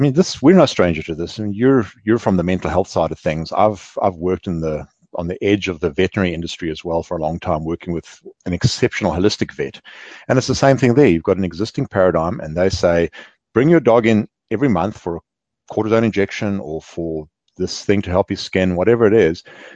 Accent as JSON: {"language": "English", "region": "Auckland", "country": "New Zealand", "said": "I'm from Auckland."}